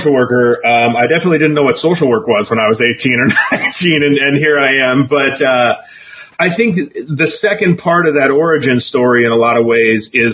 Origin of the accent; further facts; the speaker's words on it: Illinois, United States; So I'm from Southern Illinois. I'm about 15 minutes outside of downtown St. Louis.